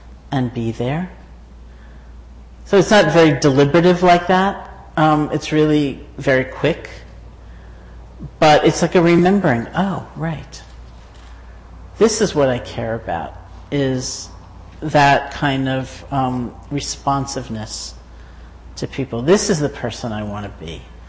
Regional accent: New York City, New York, United States; I said, you know, I grew up in New York City

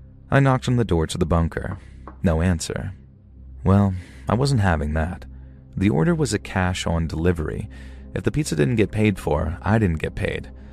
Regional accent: South West England, United Kingdom

